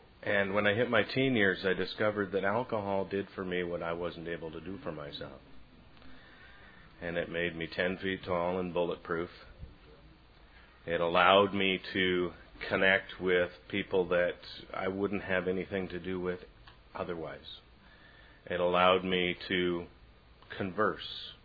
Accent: Canada; accent: Canadian; I hope you all can understand me with my Canadian accent, eh?

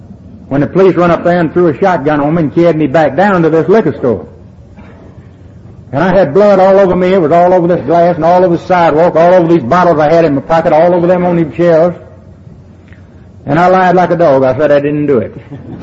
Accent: Atlanta, Georgia, United States; And the police picked me up, found out I was from Atlanta, and they wanted me in Atlanta.

